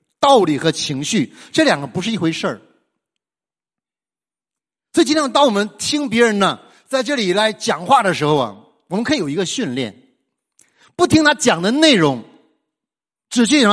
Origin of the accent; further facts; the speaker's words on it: Northeast China, China; 你知道我们东北人呢，东北人厉害。